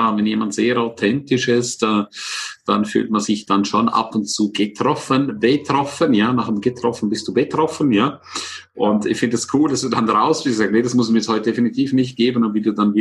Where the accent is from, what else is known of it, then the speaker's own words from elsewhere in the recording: Switzerland; Ja, ich bin ja selber Schweizer